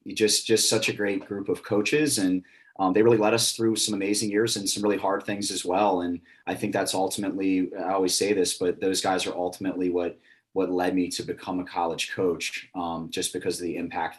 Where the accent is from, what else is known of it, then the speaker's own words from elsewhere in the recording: Richmond, Virginia, United States; I grew up in Richmond and went to school in Charlottesville, and I've always loved the beach.